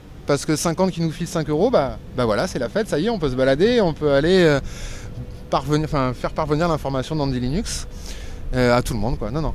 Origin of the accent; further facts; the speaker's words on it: Montpellier, Occitanie, France; comme nous, on est de Montpellier